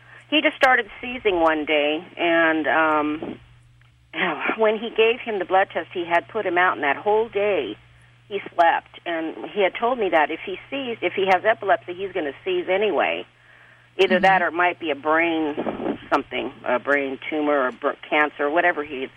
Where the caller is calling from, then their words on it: Fresno, California, United States; Fresno, California.